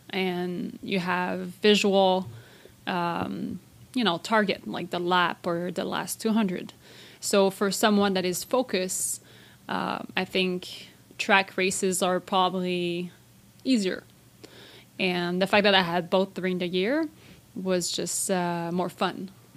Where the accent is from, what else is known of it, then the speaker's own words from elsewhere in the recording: Repentigny, Quebec, Canada; And she was trying to, start a run group in Repentigny, my hometown.